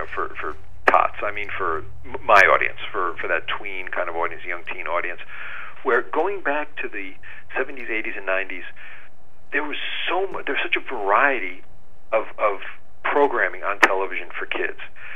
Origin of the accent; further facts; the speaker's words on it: Connecticut, United States; it was based on a very real incident that happened in my hometown in Connecticut.